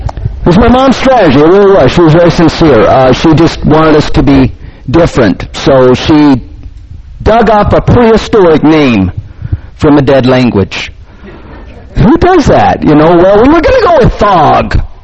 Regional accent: Mapleton, Utah, United States; I grew up in Mapleton, Utah.

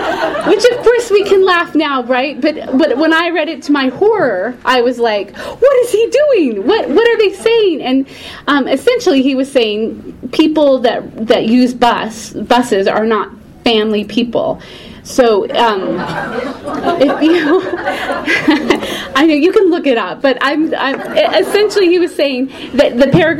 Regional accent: Provo, Utah, United States; I grew up in Provo and in a big family of nine very religious children and to a larger, very religious family.

